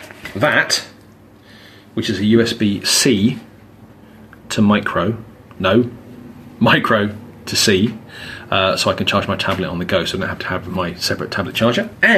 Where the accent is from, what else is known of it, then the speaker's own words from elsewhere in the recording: Yorkshire and the Humber, United Kingdom; I bet it's not a Yorkshire flat cap, because I'm from Yorkshire, you know.